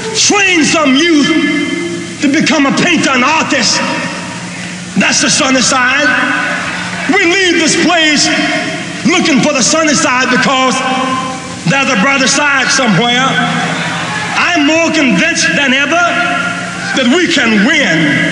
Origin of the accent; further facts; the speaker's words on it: Greenville, South Carolina, United States; Now, as a child growing up in Greenville, South Carolina, Reverend Sample used to preach ever so often a sermon relating to Jesus